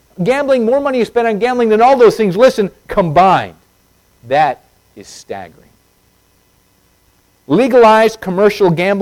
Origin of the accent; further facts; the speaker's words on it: Tucson, Arizona, United States; I remember growing up in Tucson, I always heard on the radio, you can't win if you don't play.